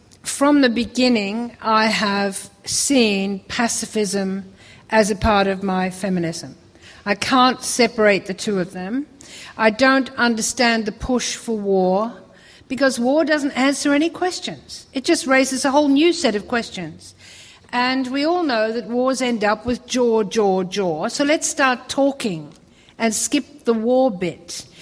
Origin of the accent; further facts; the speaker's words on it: Australia; And I say we because I'm Australian and we were there.